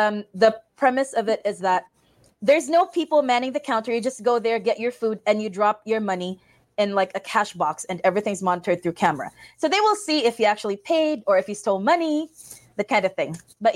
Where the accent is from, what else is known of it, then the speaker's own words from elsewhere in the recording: Philippines; now in Valley City, United States; I'm a nurse. I'm a Filipino nurse coming to Valley City.